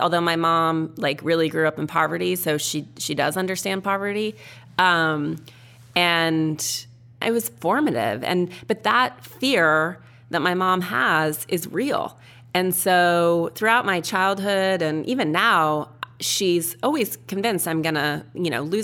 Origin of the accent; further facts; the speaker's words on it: Montana, United States; she even went on Donahue when I was a little kid growing up in Montana